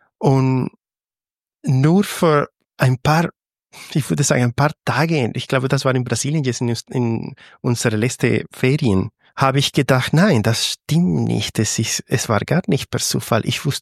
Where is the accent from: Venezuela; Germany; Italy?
Venezuela; Valencia, Carabobo; German is a second language; Ich bin ursprünglich von Valencia, wegen der Arbeit von meinem Vater.